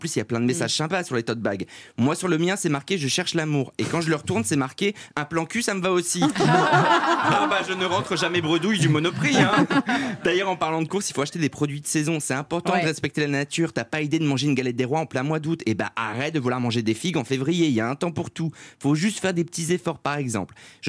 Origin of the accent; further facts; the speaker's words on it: Hauts-de-France, France; moi je viens du Nord, donc la Côte d'Opale, j'y ai passé tous mes étés.